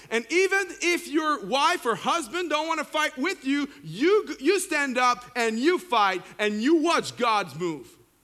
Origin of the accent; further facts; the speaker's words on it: Canada; Freaking out. As a Canadian, just freaking out.